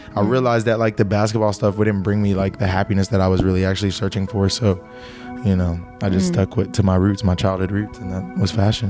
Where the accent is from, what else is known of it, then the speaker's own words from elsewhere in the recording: Atlanta, Georgia, United States; now in Los Angeles, United States; I'm from Atlanta, Georgia, and currently moved to LA like 2 years ago.